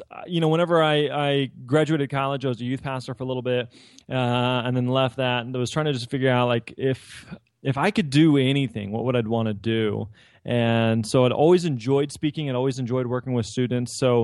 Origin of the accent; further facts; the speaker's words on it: Missouri, United States; Well, I'm born and raised in Missouri, lived here my whole life